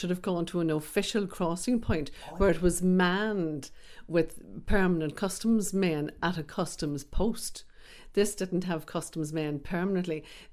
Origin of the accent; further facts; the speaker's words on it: Forkhill, Northern Ireland, United Kingdom; I was born and raised in Forkhill in South Armagh, not too far from Dundalk and not too far from Newry